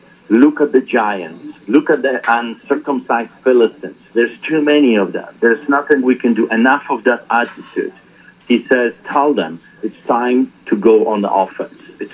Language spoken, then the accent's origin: English; Poland; because I grew up in Poland and history was everywhere in front of our eyes, I decided to teach history.